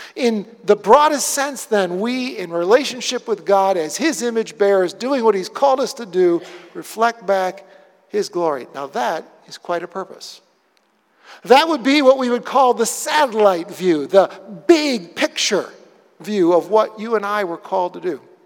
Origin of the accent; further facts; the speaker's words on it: Rochester, New York, United States; If you've ever remember hearing about Love Canal over in Buffalo, I'm from the Rochester area.